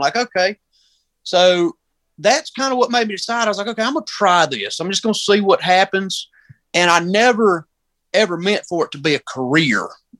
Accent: Union, South Carolina, United States; I'm from Union, South Carolina.

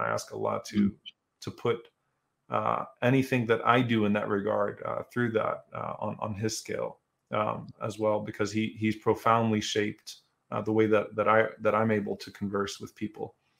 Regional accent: United States; that was a proud moment for us as American Muslims.

